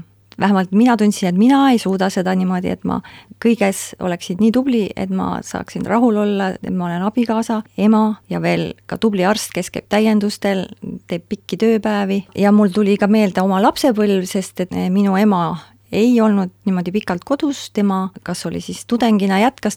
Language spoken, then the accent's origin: Estonian; Tartu, Tartu County, Estonia; born there; Ja ma olen sündinud Tartus tudengite lapsena ja selle tõttu esimesed kolm pool eluaastat elasime Tartus.